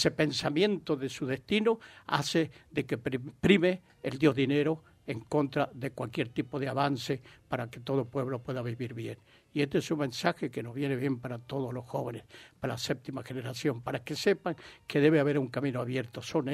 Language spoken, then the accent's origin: Spanish; Gandia, Valencian Community, Spain; Yo vengo de Gandía y en Gandía resulta que está lleno